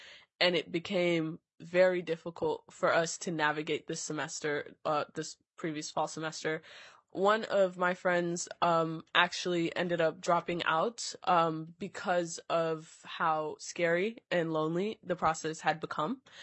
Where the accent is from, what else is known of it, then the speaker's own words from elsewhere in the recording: Anchorage, Alaska, United States; for the record, and I am representing myself. I am from Anchorage, Alaska, and currently attending the University of Alaska Anchorage